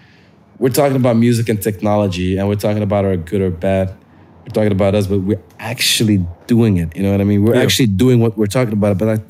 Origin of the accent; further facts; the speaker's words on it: Antwerp, Flanders, Belgium; I mean, yeah, look at us. We're literally from Antwerp.